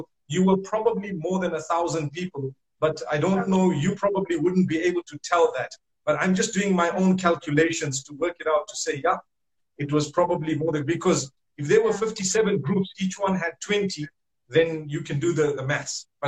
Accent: Zimbabwe; I come from Zimbabwe, so we're basically like a fourth world country, alhamdulillah.

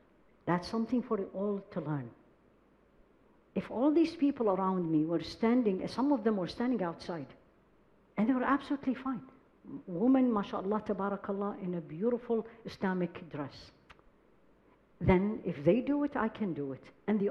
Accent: California, United States; I come from California, so we're very spoiled with the weather.

